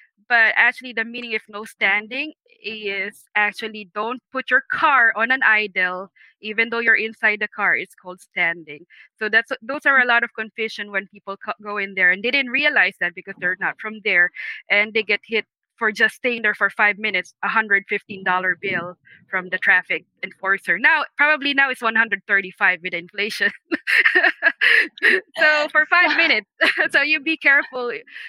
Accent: Manhattan, New York, United States; I'm from Manhattan.

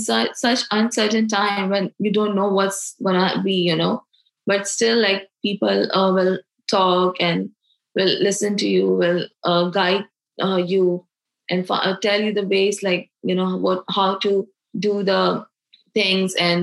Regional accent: Pakistan; I am from Pakistan

